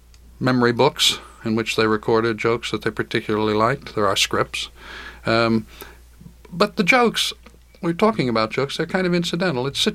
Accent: Philadelphia, Pennsylvania, United States; born there; moved away; I was born in Philadelphia before I moved away.

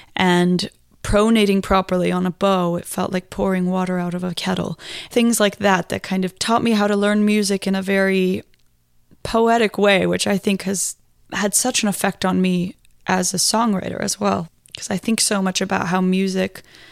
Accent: Iceland; I guess, I mean, I grew up in Iceland, so I just wasn't very close to that culture.

